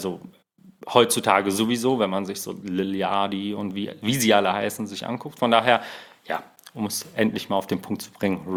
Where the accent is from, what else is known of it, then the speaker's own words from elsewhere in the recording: Hamm, North Rhine-Westphalia, Germany; ich komme, wie gesagt, aus NRW, Hamm. Aus der Stadt Hamm.